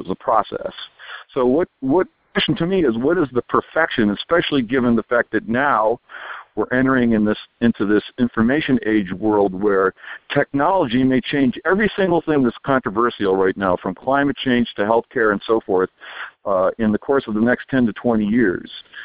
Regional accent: Detroit, Michigan, United States; What's most important for a kid growing up today in Detroit, my hometown, a failed city

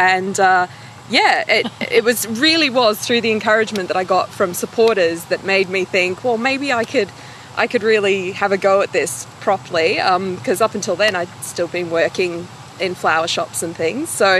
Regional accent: Victoria, Australia; I have a small growing field in my hometown, which is an hour north of Melbourne in Australia.

